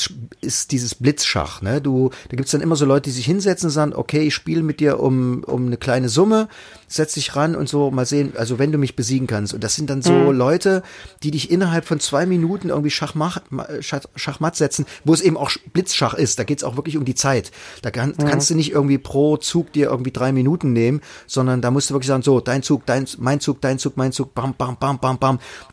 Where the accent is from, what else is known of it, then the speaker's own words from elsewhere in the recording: Leipzig, Saxony, Germany; Eine Rotzbremse hat man bei uns in Leipzig gesagt.